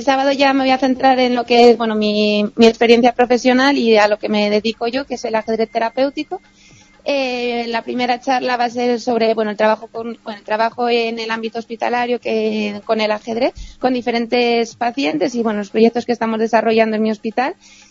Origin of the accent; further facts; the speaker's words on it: Madrid, Community of Madrid, Spain; en grandes ciudades, por ejemplo en Madrid, bueno, yo soy de Madrid, no se consiguen